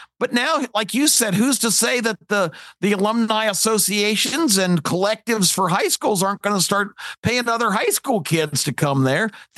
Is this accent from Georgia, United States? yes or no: yes; Atlanta, Georgia, United States; I grew up in the Atlanta metropolitan area. I went to Peachtree High School